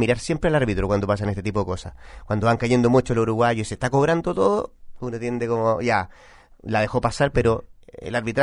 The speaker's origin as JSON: {"language": "Spanish", "country": "Chile", "said": "Como chileno me desilusiona un poco que un deportista que está representando a nuestro país"}